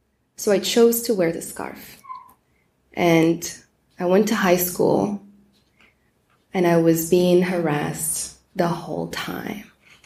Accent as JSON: {"language": "English", "country": "Morocco", "tie": "born there", "second_language": "English", "said": "I was born in Morocco."}